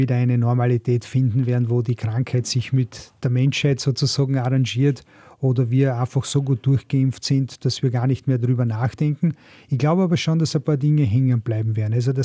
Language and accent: German; Burgenland, Austria; weil es eher untypisch ist, dass ein Südburgenländer in Salzburg in einer Gemeinde Bürgermeister werden kann.